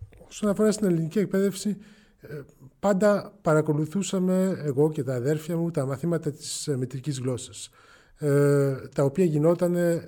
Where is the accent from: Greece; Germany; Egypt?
Germany; Bonn, North Rhine-Westphalia; Οπότε μεγάλωσα στη Γερμανία πραγματικά, όπως σας έλεγα, τελειώνοντας το σχολείο, το οποίο βέβαια ήταν σε γαλλόφωνο σχολείο, τελείωσε στη Γερμανία, στην Βόνη.